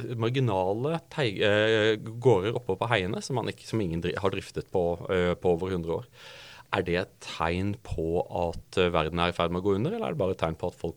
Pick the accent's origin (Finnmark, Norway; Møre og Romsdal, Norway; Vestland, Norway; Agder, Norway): Agder, Norway; Audnedal; Jeg kommer fra Audnedal, ikke sant? Som den kommunen i Norge som ga opp mest største andelen av sin befolkning til Amerika.